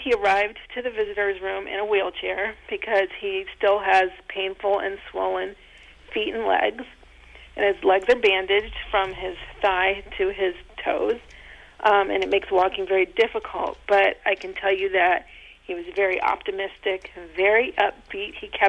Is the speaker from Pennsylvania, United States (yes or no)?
yes; Pennsylvania, United States; And I'm from Pennsylvania, and I've never seen towns like this.